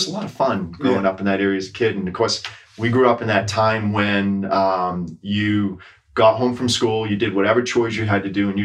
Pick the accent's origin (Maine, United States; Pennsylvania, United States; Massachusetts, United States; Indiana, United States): Maine, United States; Standish; I am from Standish, Maine, originally.